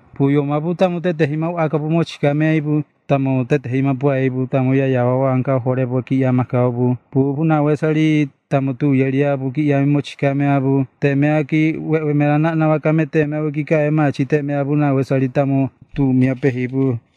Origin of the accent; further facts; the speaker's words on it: Miramar, Mexico; born there; tengo 47 años, nací en Miramar, en 1958, 9 de febrero.